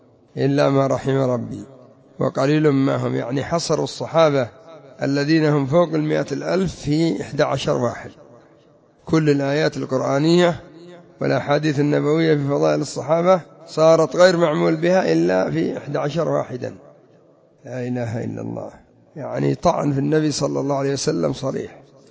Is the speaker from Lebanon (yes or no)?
no; Tihama, Yemen; يقول الحوثيون عندنا في تهامة يخطبون الجمعة يسبون معاوية عمرو بن العاص